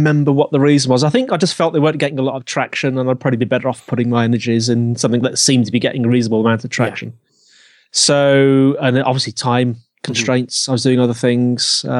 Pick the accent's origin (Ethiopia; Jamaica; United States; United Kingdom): United Kingdom; Birmingham, West Midlands; accent: Birmingham; now in Brighton, United Kingdom; Well, I live in Brighton, but I am a Brummie.